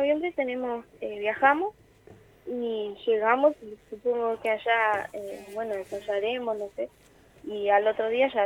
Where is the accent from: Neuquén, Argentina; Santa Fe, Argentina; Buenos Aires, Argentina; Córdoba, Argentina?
Neuquén, Argentina; Centenario; casi todos viven en Neuquén, en la zona oeste de Neuquén. Yo soy de Centenario.